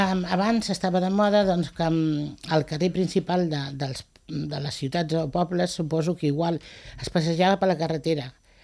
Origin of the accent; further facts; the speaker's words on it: Granollers, Catalonia, Spain; moved away; Pues vaig viure a Granollers fa 3 anys. O sigui, que vaig decidir ja vendre el pis de Granollers i que vaig marxar de Granollers deu fer 3 o 4 anys.